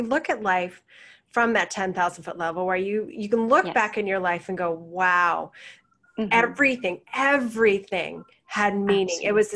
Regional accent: Oregon, United States; you mentioned that you came to Oregon, my hometown, and saw Neil Donald Walsh

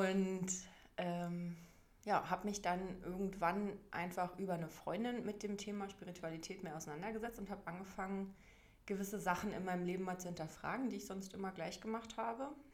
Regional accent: Berlin, Germany; ich bin in Berlin geboren und mehr oder weniger auch hier aufgewachsen. Also zumindest die ersten 10 Jahre meines Lebens, glaube ich, habe ich hier gelebt. Und dann sind meine Eltern in den Traum eines Eigenheims gezogen

